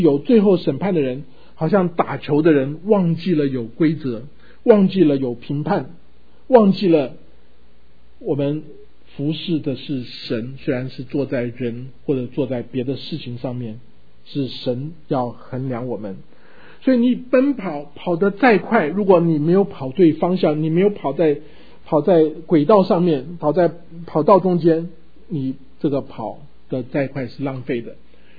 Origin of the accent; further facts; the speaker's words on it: China; now in United States; 我想我们中国人到美国来开始要学习适应这个环境，适应一个新的社会，新的风俗，新的语言，新的习惯，新的嗜好。